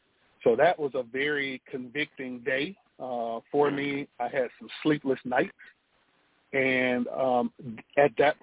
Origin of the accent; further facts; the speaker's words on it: Atlanta, Georgia, United States; I was born and raised in the Bankhead, Northwest Atlanta community of Atlanta, which was and still is a very disenfranchised community, high poverty, and a lack of financial and social capital.